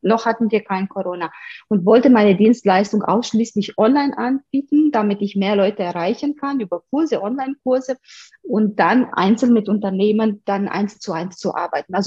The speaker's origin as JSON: {"language": "German", "country": "Romania", "second_language": "German", "moved": "as an adult", "lives_now": "Munich, Germany", "said": "Ich komme aus Rumänien ursprünglich, lebe schon seit fast 20 Jahren, also fast die Hälfte meines Lebens bald in Deutschland. München, das war meine Wahlstadt und ich liebe es dort, ehrlich gesagt, zu leben. Es ist eine schöne kleine Stadt"}